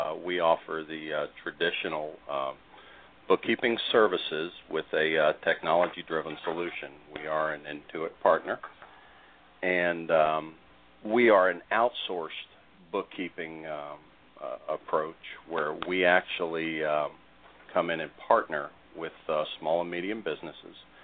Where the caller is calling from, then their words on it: Riverview, Florida, United States; I live in the Tampa Bay area, a small town in the suburbs of Tampa, Riverview, Florida.